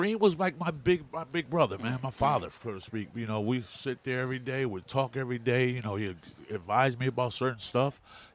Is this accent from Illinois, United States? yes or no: no; Connecticut, United States; I was raised in Connecticut, so I'm a Walt Frazier fan.